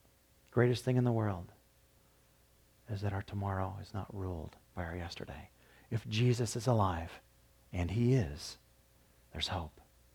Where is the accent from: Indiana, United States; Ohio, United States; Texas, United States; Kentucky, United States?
Indiana, United States; Although I was born and raised in Indiana, so got to give shout out and props to Indiana, right?